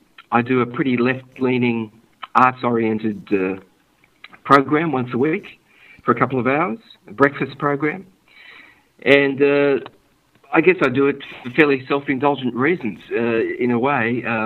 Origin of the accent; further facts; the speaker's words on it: Sydney, New South Wales, Australia; born there; I was born here in Sydney. My mother, too, was born here in Sydney. My father was born in Budapest and was a Holocaust survivor